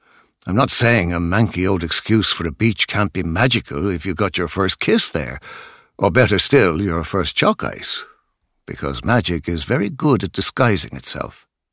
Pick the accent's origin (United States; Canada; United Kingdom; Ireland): Ireland; It is because we are from Ireland, and this is a magical place.